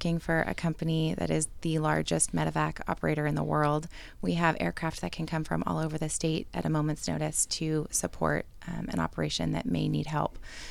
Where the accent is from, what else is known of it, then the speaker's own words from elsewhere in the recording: California, United States; I grew up in San Luis County and worked the ground ambulance and fire engine for years.